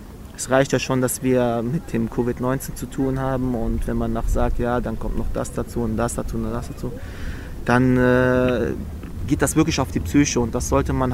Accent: Cologne, North Rhine-Westphalia, Germany; Ich bin ein kölscher Palästinenser durch und durch. Köln ist meine Heimat. Palästina ist ebenso meine Heimat. Heißt jetzt nicht, weil ich nicht dort geboren bin, dass dort meine Wurzeln nicht liegen.

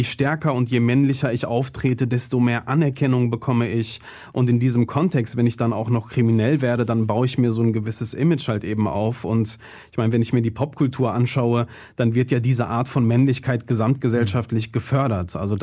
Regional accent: Duisburg, North Rhine-Westphalia, Germany; Ich bin in Duisburg-Marxloh aufgewachsen, ein Stadtteil, der sehr strukturschwach ist.

